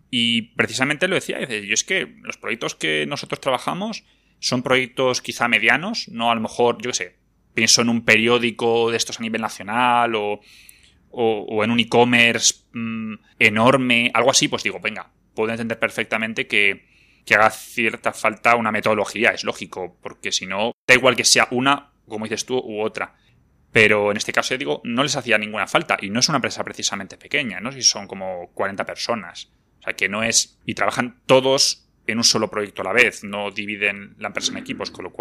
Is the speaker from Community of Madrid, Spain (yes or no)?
yes; Madrid, Community of Madrid, Spain; yo soy de Madrid, yo vivo aquí en Madrid, en España